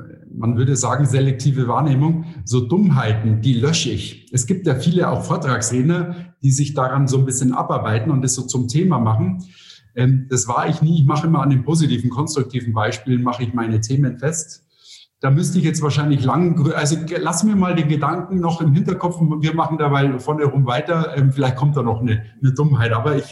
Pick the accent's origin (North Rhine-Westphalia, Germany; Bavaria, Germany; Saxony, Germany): Bavaria, Germany; Munich; also born or lived in Berlin; Ich bin wieder zurück in meine Heimatstadt nach 2 Jahren.